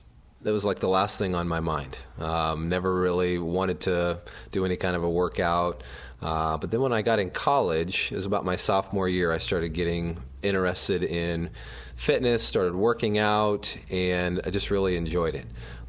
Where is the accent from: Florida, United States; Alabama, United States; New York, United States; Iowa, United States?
Iowa, United States; Pella; I am originally from Pella.